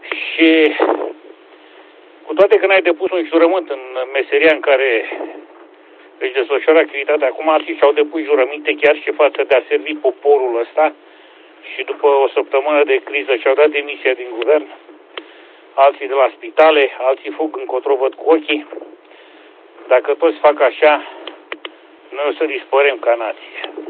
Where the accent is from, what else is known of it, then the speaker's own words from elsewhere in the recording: Câmpulung Moldovenesc, Suceava County, Romania; sunt din Câmpul Lung, Moldovenesc, județul Suceava.